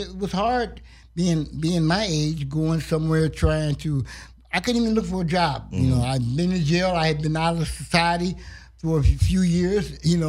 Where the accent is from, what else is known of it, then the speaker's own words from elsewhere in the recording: Ohio, United States; now in California, United States; I'm from Ohio. Originally.